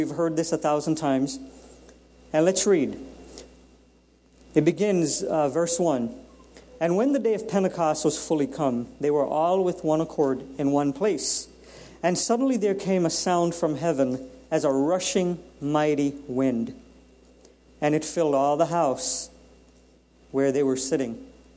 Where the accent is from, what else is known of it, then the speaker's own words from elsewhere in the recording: New York, United States; when I was a little kid growing up in Queens and New York